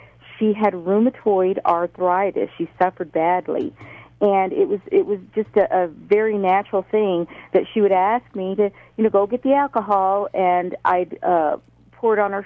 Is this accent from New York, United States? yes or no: no; Texas, United States; now in Albuquerque, United States; I was born and raised in Texas. I'm American. I'm a third-generation American. Family comes from Mexico.